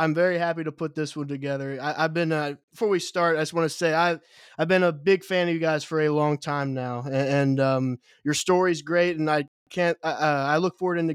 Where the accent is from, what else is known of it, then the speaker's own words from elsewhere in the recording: Cincinnati, Ohio, United States; quite frankly, I'm from Cincinnati. So, you know, we don't got shit here